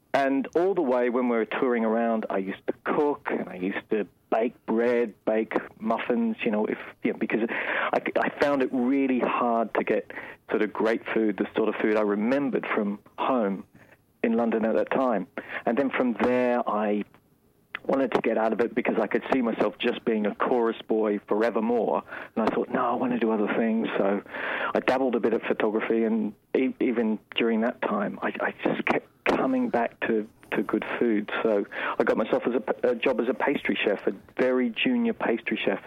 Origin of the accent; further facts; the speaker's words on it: Australia; maybe because I'm Australian, I don't have any sense of boundaries or something.